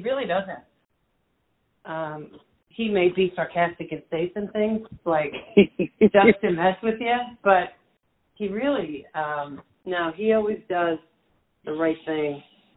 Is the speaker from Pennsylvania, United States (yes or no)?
yes; Philadelphia, Pennsylvania, United States; Like, I grew up in the Philly area, right? So I was always a Phillies fan and Eagles and Sixers and all that.